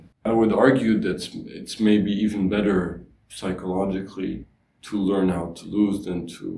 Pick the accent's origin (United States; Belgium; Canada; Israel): Belgium; Brussels; And I'm a third year, and I'm actually from Brussels, Belgium.